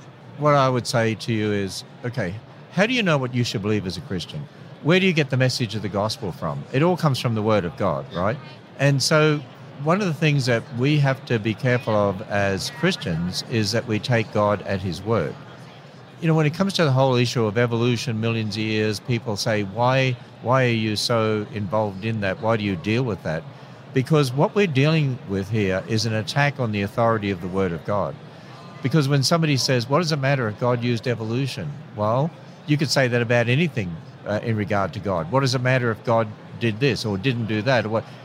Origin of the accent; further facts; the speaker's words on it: Australia; So it comes automatic from me because I'm an Australian.